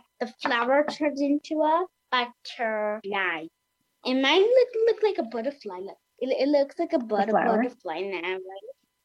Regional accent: Hudson, New York, United States; I'm also from Hudson, and I'm 7.

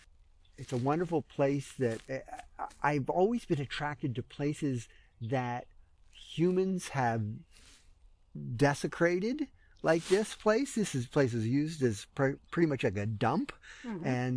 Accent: Woodstock, New York, United States; I'm from Woodstock, New York.

